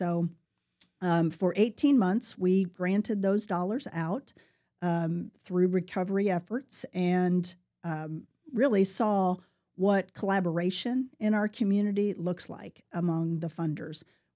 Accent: Plainfield, Indiana, United States; I grew up just west of Indianapolis in a little town called Plainfield. It's bigger now than it was.

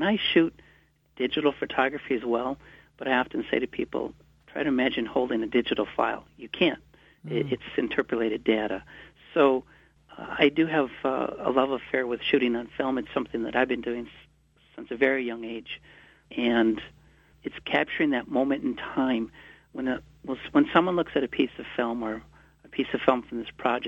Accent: Duluth, Minnesota, United States; I grew up in Duluth, Minnesota, Lake Superior's most western port city, and so I've always had that love affair with the Great Lakes

